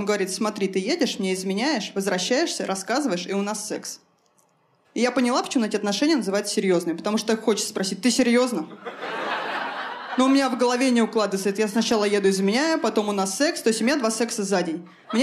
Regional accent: Moscow Oblast, Russia; Я из Подмосковья, сейчас снимаю квартиру

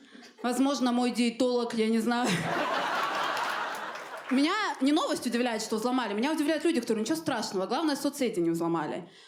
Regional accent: Armenia; сложновато худеть, когда ты армянка, потому что у нас на родине никто низкокалорийные продукты не уважает.

